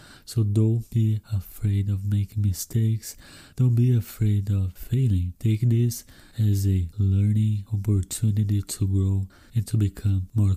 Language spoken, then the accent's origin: English; Brazil; first language Portuguese; English is a second language; I didn't even know how to interview people in my native language, in Brazilian Portuguese, and I was terrified of interviewing people in English.